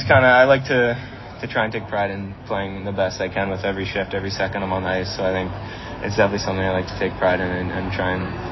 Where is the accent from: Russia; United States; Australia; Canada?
Canada; London, Ontario; because I'm from London